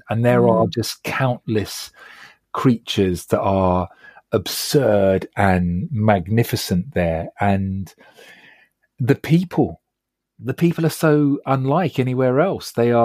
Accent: Acton, London, United Kingdom; And I'm a lad from Acton, Shepherd's Bush, you know

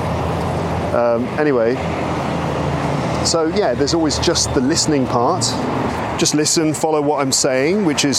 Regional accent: London, United Kingdom; London, which is basically my hometown, kind of.

